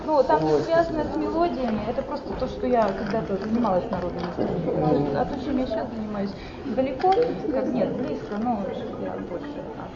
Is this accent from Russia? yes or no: no; Ukraine; Вот я выросла, возмездилась в Украине.